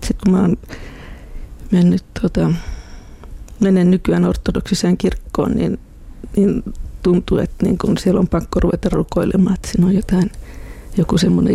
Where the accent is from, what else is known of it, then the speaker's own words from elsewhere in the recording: Espoo, Uusimaa, Finland; also born or lived in Turku; siellä mä oon saanut alkuni, mutta en sitten itsenäisenä ihmisenä lapsuudessa asunut vielä Turussa